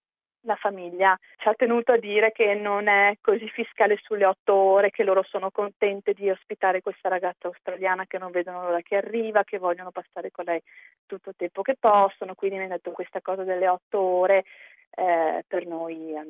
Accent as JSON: {"language": "Italian", "region": "Veneto", "country": "Italy", "said": "E quindi io, essendo veneta, conosco bene questa zona"}